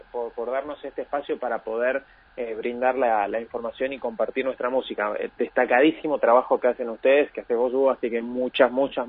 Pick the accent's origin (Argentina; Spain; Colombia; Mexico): Argentina; nosotros siendo de Argentina